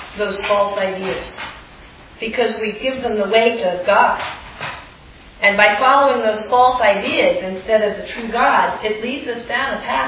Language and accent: English; East Coast, United States; Childhood, my family, we grew up on the East Coast and we had the joy of spending summers on a lake in Maine. And there were six kids in my family.